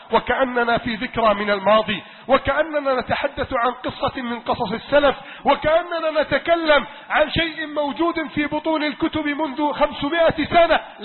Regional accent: Egypt

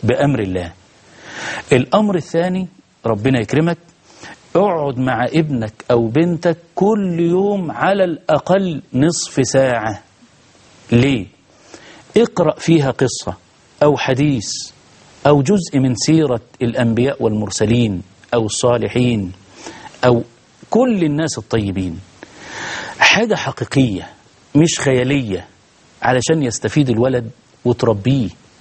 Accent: Egypt

